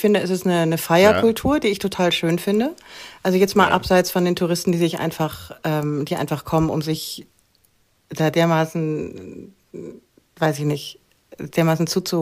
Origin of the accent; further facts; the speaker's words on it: Bavaria, Germany; ich bin zwar in Franken geboren und aufgewachsen